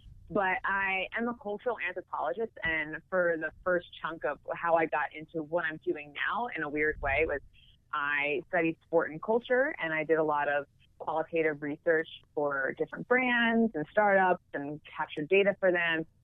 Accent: Philadelphia, Pennsylvania, United States; I didn't grow up in Canada or like deep in the Northeast. I grew up in Philly, which is still a good hockey market.

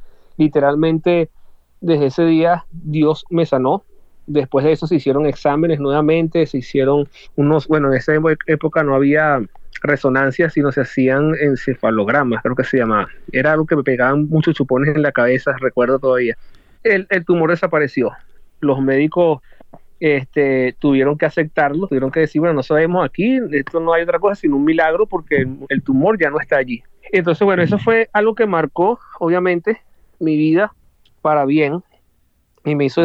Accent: Venezuela; somos venezolanos y vivimos en Venezuela

